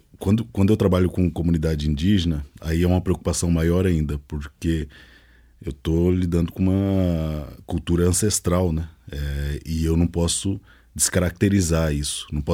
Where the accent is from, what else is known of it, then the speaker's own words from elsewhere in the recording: Mato Grosso, Brazil; also born or lived in Paraíba; Mas quando eu fui para Paraíba, aquele outro novo mundo, e aí tudo era fresco, né? E aí sim, minha identidade ficou mais amarrada ao Nordeste do que ao Mato Grosso, onde eu nasci.